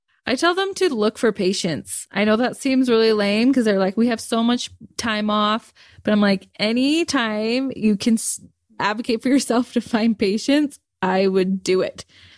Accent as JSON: {"language": "English", "country": "Canada", "said": "I'm from Canada, so I'm hopefully going to go to Canada if the border's open."}